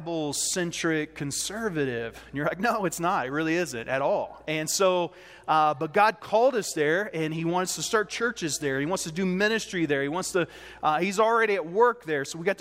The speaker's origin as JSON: {"language": "English", "town": "Dallas", "region": "Texas", "country": "United States", "said": "I'm originally from Dallas, Texas. So once I start relaxing my voice, you'll start hearing the accent come out. And that's where I'm from. That's where I picked my accent up."}